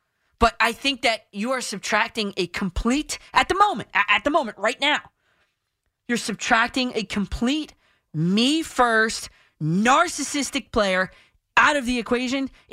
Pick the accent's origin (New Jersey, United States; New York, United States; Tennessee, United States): New Jersey, United States; You know, I'm from Jersey.